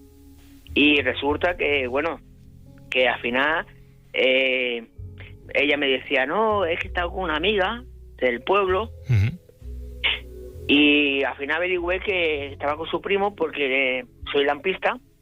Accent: Andalusia, Spain; Lo que pasa es que yo soy andaluz, ¿sabes?

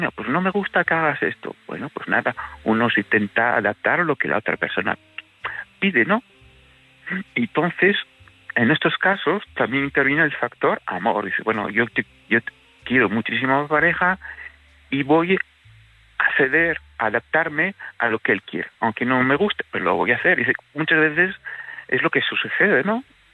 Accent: Gijón, Asturias, Spain; si quieres saber un poco más de dónde soy de Gijón.

